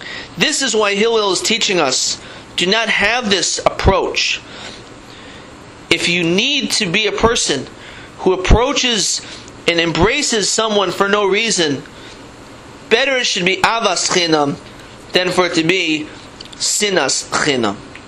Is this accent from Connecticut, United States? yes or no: yes; New London, Connecticut, United States; As a child growing up in New London, Connecticut, I saw much more avas chinam than sinas chinam.